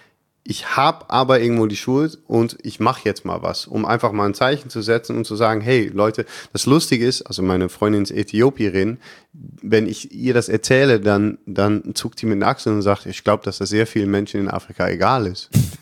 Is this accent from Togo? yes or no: no; Netherlands; German is a second language; Ich weiß nicht, ob ich da als Holländer so viel besser ankomme.